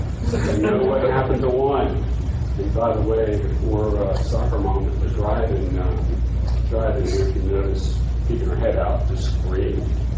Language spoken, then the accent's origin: English; Florida, United States; by the way, I'm from Florida. was born and raised there.